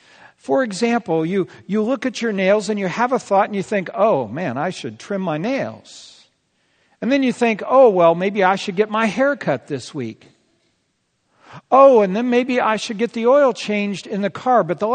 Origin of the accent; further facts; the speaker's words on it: California, United States; I grew up in Yosemite National Park as a kid